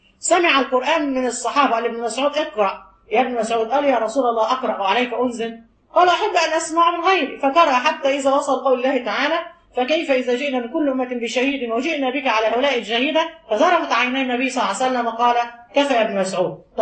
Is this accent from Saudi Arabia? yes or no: no; Egypt; من ضمن الحاجات العجيبه انه احنا عندنا في مصر